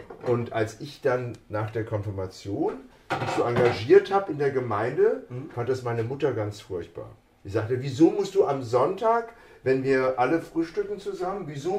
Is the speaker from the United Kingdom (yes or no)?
no; West Germany, Germany; Ich bin in Westdeutschland schon aufgewachsen, ja.